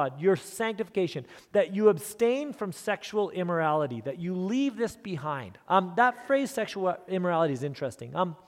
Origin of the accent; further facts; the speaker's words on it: Elkhorn, Manitoba, Canada; when I was a young man, 16, growing up in Elkhorn, Manitoba